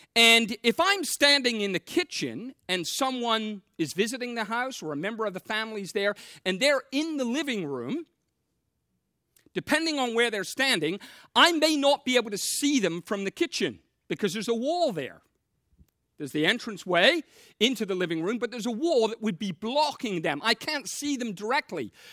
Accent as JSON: {"language": "English", "region": "England", "country": "United Kingdom", "tie": "born or raised there", "moved": "yes", "lives_now": "United States", "said": "I'm an Englishman. I was born, raised in England before I ever came here, very familiar with that image."}